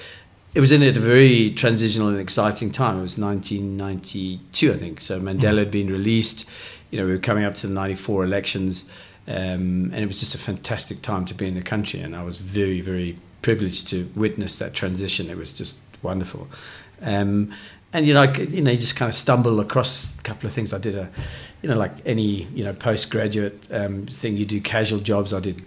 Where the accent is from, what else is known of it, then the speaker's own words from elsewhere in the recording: England, United Kingdom; accent: British; moved away as an adult; now in South Africa; So although I've still got a British accent and I've got a British passport, I kind of see myself as South African, really.